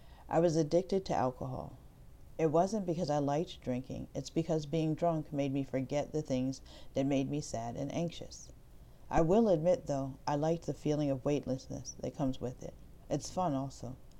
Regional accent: Washington, District of Columbia, United States; I'm an African-American Muslim woman, and I grew up in the Washington, D.C. area.

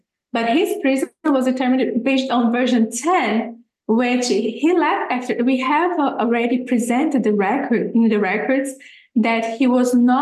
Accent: Brazil; So I am a Brazilian and I'm also an American. I'm an attorney licensed in both countries.

